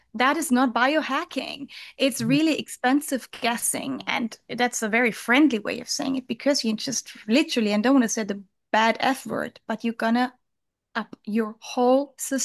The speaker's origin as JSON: {"language": "English", "country": "Germany", "tie": "born or raised there", "said": "I was born in Germany on a farm"}